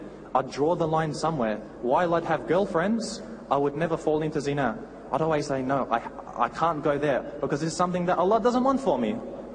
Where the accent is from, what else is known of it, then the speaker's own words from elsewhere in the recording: Melbourne, Victoria, Australia; born there; To begin, I was born in Melbourne, Australia, to an Italian father and a mother of Italian heritage.